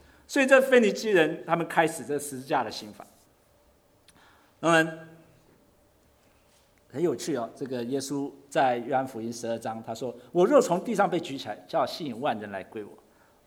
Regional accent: China; 我想我们中国人常常要斩首示众

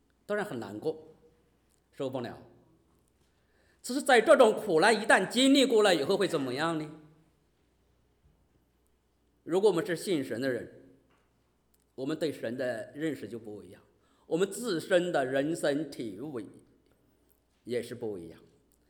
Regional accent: China; born there; 我们在中国大陆出生

